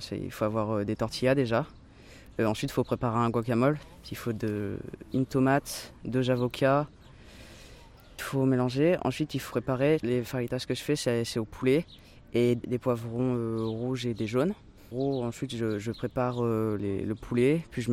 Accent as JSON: {"language": "French", "town": "Saint-Imier", "region": "Auvergne-Rhône-Alpes", "country": "France", "tie": "born or raised there", "said": "je viens de Saint-Imier, en Isère, je suis né là-bas."}